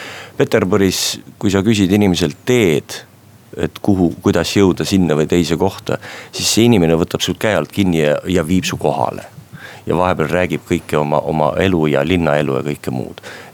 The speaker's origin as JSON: {"language": "Estonian", "town": "Tallinn", "region": "Harju County", "country": "Estonia", "tie": "born or raised there", "lives_now": "Moscow, Russia", "said": "Tallinn on ikka minu kodulinn"}